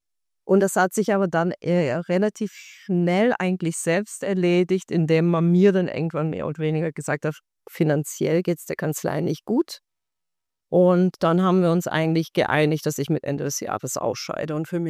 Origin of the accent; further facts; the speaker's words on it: Baden-Württemberg, Germany; now in Munich, Germany; als ich so halb bei meinen Eltern gewohnt habe, in der Nähe von Stuttgart. Und ich bin dann, aber ich wusste immer, da wo ich herkomme, ist zwar ganz schön, aber nichts für mich. Und dann bin ich nach der Ausbildung eigentlich direkt nach München.